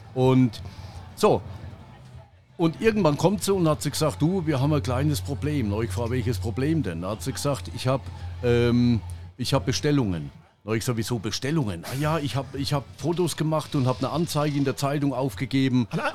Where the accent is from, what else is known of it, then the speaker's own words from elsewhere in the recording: Bavaria, Germany; born there; now in Pirmasens, Germany; Und, nee, ich bin also ein gebürtiger Oberfranke.